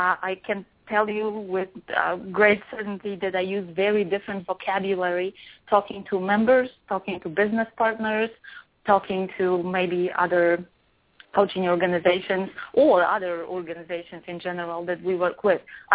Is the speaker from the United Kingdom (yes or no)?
no; Poland; also born or lived in Denmark / Kuwait; now in United States; Of course, I am born and raised in Poland. Now I reside in the United States. I studied in Denmark. I lived in Kuwait.